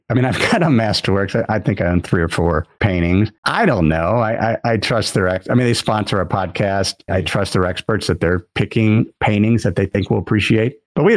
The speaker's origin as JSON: {"language": "English", "town": "Cincinnati", "region": "Ohio", "country": "United States", "tie": "born or raised there", "said": "my hometown where I grew up was Cincinnati. So it was a hotel across the Ohio River in Kentucky."}